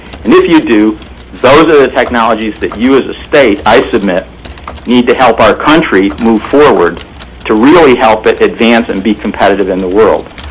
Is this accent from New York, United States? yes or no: yes; New York, United States; I'm from New York, so I talk a little fast.